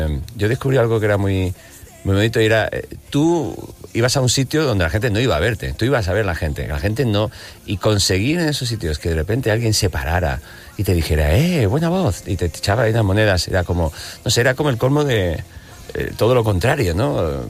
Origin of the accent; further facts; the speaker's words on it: San Fernando, Andalusia, Spain; desde mi primera banda que monté en mi pueblo, en San Fernando, con mis amigos